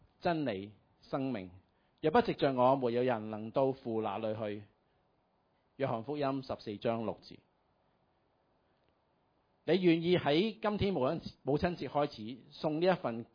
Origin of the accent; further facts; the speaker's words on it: Hong Kong; born there; 在我妈咪48岁的时候，我在播道医院出生，入私家医院因为当时政府不收高龄产妇。70、80年代，香港转向服务业转型，重点发展金融、贸易、物流。